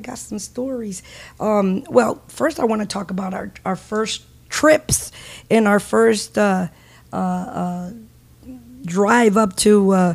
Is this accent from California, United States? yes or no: no; Connecticut, United States; We come from Connecticut, where there's trees and pine trees, and you know, New England